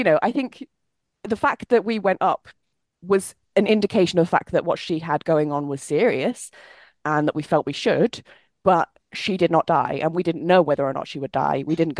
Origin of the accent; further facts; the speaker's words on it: Aberdeen, Scotland, United Kingdom; now in London, United Kingdom; And yet my mum and I went up to Aberdeen, which is where I'm originally from. And so I was traveling from London